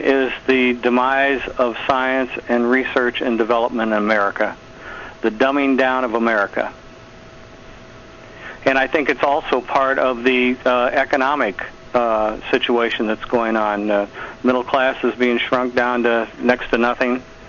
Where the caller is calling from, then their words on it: Manteca, California, United States; I'm a first-time caller, and I'm calling from Manteca, California.